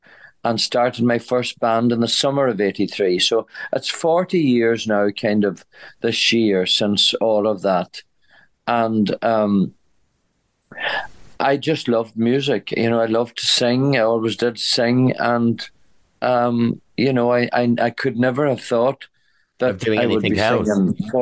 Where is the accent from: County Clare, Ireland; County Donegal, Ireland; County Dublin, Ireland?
County Donegal, Ireland; I come from County Donegal.